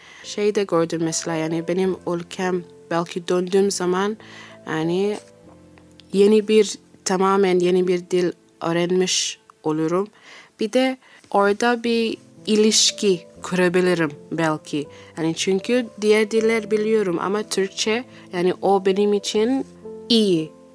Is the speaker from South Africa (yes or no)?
yes; Johannesburg, Gauteng, South Africa; Turkish is a second language; moved away as an adult; now in Ankara, Turkey; Güney Afrikalıyım. Johannesburg'da doğdum ve büyüdüm. Ailem orada, dört kardeşiz. Ben 2018'de geldim. 5 senedir Ankara'da yaşıyorum.